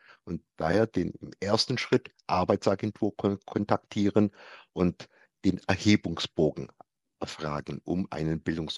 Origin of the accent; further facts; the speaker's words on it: Baden-Württemberg, Germany; und ich bin Schwabe